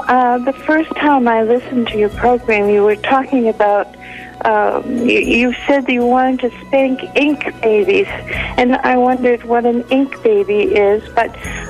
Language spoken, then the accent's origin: English; Boston, Massachusetts, United States; Oh, no. I'm from Boston.